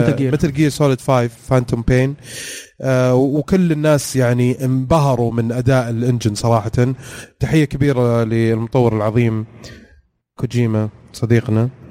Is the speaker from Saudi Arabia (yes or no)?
yes; Saudi Arabia; ايه موجوده في المحلات عندنا في السعوديه